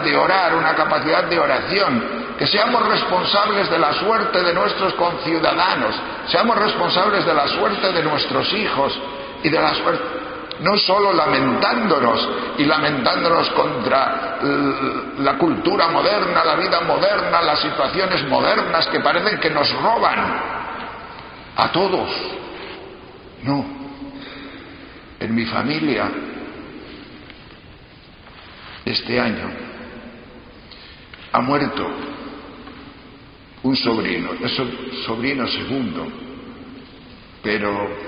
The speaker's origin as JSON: {"language": "Spanish", "region": "Castile and León", "country": "Spain", "said": "Yo soy del norte de León, de montañas muy altas, de los picos de Europa."}